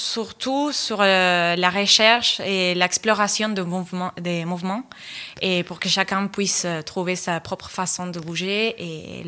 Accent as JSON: {"language": "French", "country": "Argentina", "second_language": "French", "moved": "yes", "said": "Et j'ai dansé en Argentine, je viens de l'Argentine."}